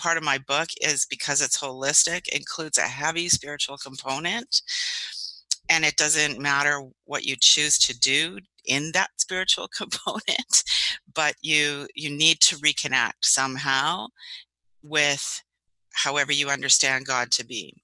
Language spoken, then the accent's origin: English; Canada; Well, I am an author from Canada